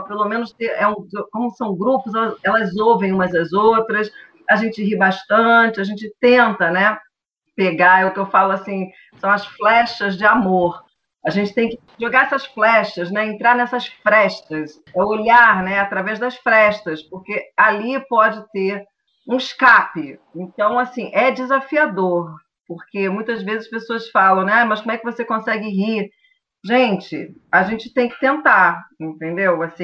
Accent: Rio de Janeiro, Brazil; Eu sou do Rio de Janeiro, mas vim aqui dirigir.

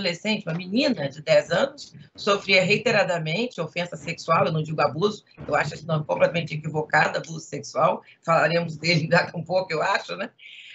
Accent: Vitória, Espírito Santo, Brazil; now in Rio de Janeiro, Brazil; eu tenho um pé no Espírito Santo e um no Rio. Eu sou capixaba, sou de Vitória.

